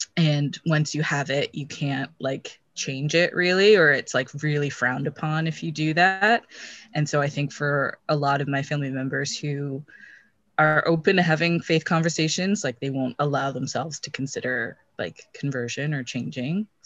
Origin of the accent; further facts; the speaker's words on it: Canada; like I grew up in Canada, I had all the, you know, benefits and all of that.